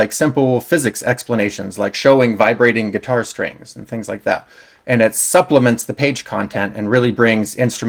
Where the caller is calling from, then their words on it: Las Vegas, Nevada, United States; I'm calling from Las Vegas, Nevada